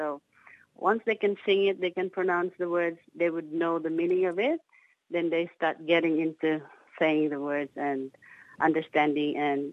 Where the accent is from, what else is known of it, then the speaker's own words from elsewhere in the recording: Philippines; or dad came from and what we do, like all our dances, our food, everything that we do in, you know, being Filipino.